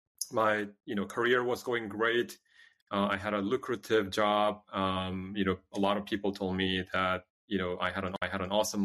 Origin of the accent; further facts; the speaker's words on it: South Korea; English is a second language; now in United States; But I'm originally from South Korea. I came to the States in the early 90s by myself, didn't speak the language, didn't know anyone.